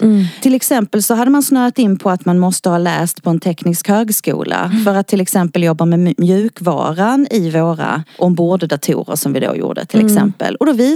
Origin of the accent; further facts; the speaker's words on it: Skåne, Sweden; accent: Skåne dialect; Jag är en tös från den skånska myllan. Uppväxt i en ort utanför Lund.